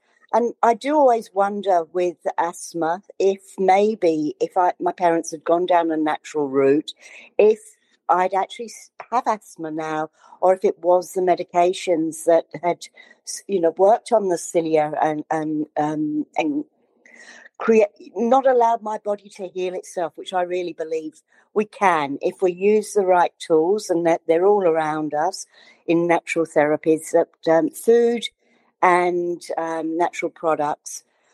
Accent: London, United Kingdom; I was a very, very sickly asthmatic growing up in London, England.

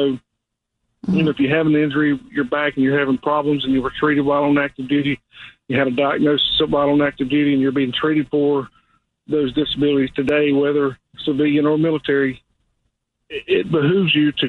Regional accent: South Carolina, United States; I'm from South Carolina, so they pronounce things a little bit different

